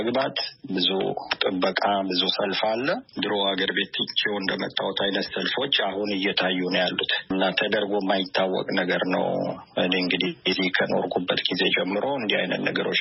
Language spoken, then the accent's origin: Amharic; Jimma, Oromia, Ethiopia; moved away as an adult; now in Milan, Italy; የተወለድኩት በኢትዮጵያ ጅማ ከተማ ላይ ነው። እዛ ተወልጄ ነው ያደግኩት። እስከ 22 ዓመት አካባቢ እዛ ኖር ያለሁኝ። ከዚያ በኋላ ነው እንግዲህ ወደዚህ በሚሊተሪ ሰርቪስ የመጣሁት።